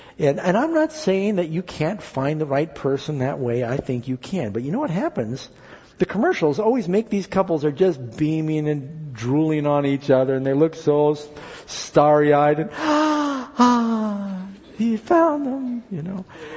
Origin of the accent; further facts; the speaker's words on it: New York City, New York, United States; because I grew up in New York City where pigeons are like dust.